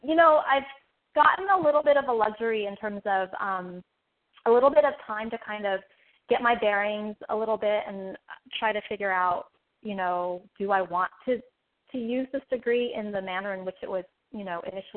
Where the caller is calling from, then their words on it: Los Angeles, California, United States; I'm calling from Los Angeles.